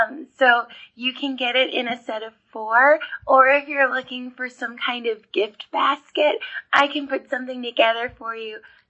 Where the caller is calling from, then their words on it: Manhattan, Illinois, United States; I'm from Manhattan